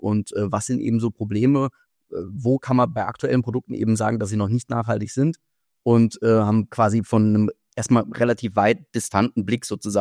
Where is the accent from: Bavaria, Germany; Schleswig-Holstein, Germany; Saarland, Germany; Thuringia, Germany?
Saarland, Germany; ich bin gebürtiger Saarländer und bin jetzt auch wieder im Saarland zurück. Und bin aber zum Studium nach Darmstadt gegangen, an die TU Darmstadt